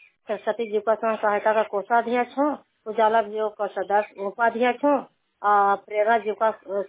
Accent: Oli Vihar, India; हम ओली विहार के रहने वाले हैं।

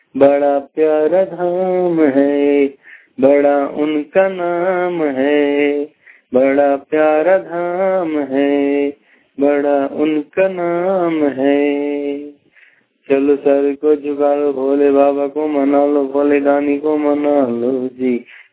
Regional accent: Jamshedpur, Jharkhand, India; मैं हरे उड्डू बागबड़ा जमशेदपुर का रहने वाला हूँ।

